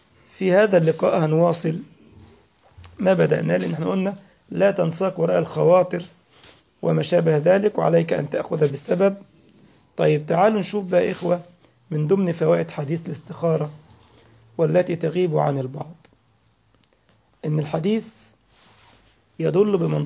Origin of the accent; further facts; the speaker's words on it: Egypt; now in Germany; ده وصل عندنا في مصر 600 جنيه تقريبا، صح؟ 100 جرام هنا وصل كام في المانيا؟